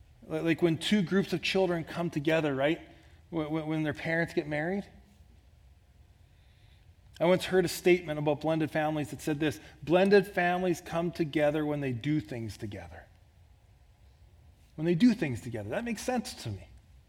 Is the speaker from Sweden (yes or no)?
no; Canada; I'm still a husband. I'm still a father. I'm still a pastor. I'm still a Canadian.